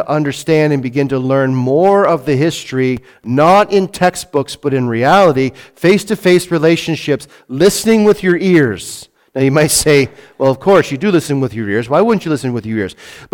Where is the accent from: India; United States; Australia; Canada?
Canada; We don't realize how blessed we are to be from Canada. A melting pot of people.